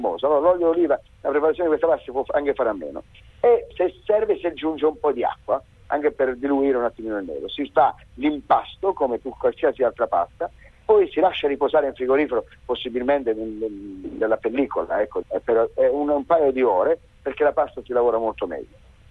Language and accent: Italian; Abruzzo, Italy; Ecco, sono abruzzese per questo.